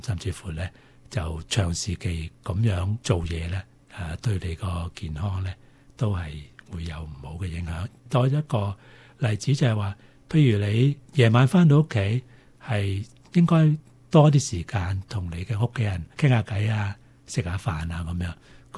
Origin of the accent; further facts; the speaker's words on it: China; 我哋中国人咧，其实就好讲究中庸之道嘅吓